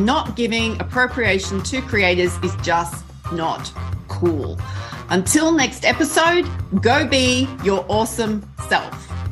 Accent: Ireland; Yep. I'm Irish.

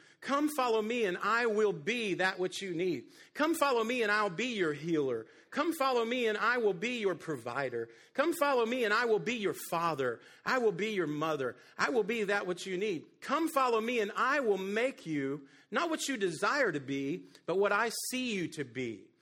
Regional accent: Appalachia, United States; Hey, I'm from the Appalachian Mountains, I told you.

